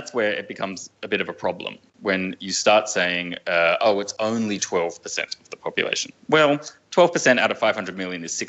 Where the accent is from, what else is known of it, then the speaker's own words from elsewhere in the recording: Australia; And I'm from Australia, so I take skin cancer very seriously.